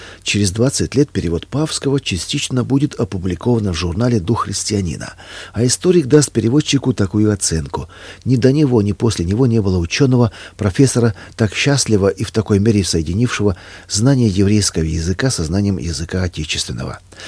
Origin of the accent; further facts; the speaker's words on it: Ukraine; я представитель иностранного государства, я украинец.